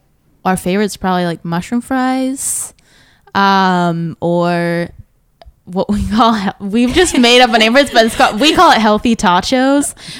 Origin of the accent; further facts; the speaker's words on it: Sweden; English is a second language; I was an exchange student when we met. Because I'm from Sweden.